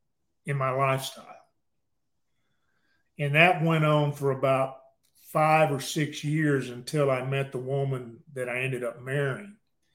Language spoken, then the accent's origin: English; Mexia, Texas, United States; now in Waco, United States; I'm from Central Texas.